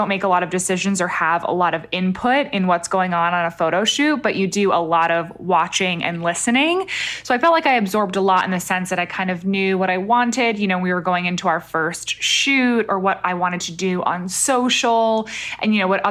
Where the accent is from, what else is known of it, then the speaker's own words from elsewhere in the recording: New York, United States; growing up in New York, you would think that a lot of my peers would also move to the city because I grew up relatively close